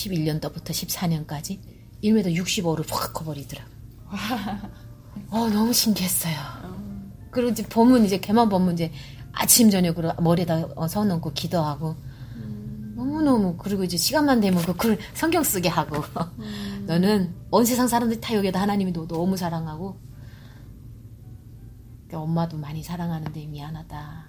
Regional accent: North Korea; 나는 이제 이게 나는 이제 탈북자니까 가다가 잡힐 수도 있으니까

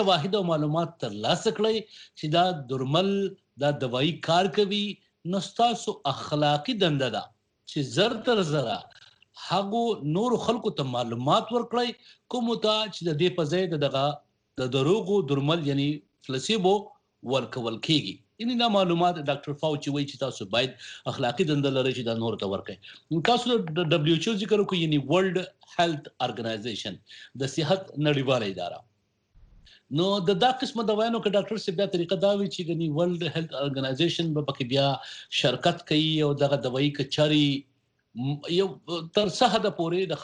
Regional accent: Buner, Khyber Pakhtunkhwa, Pakistan; زه د پښتونخوا د بنیر یم

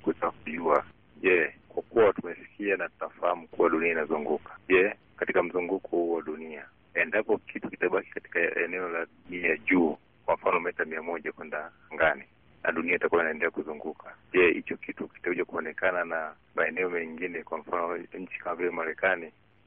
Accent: Songea, Ruvuma, Tanzania; natokea Songea, Ruvuma, Tanzania.

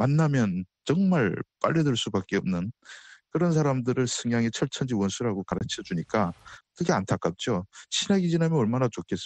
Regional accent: North Korea; now in United States; 저는 뭐 북에 있을 때 그 대공포 부대에 근무했는데

